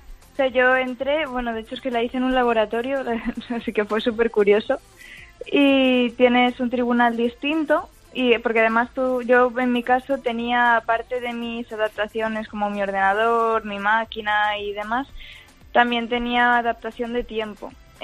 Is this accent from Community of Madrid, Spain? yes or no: yes; Madrid, Community of Madrid, Spain; Yo de Madrid.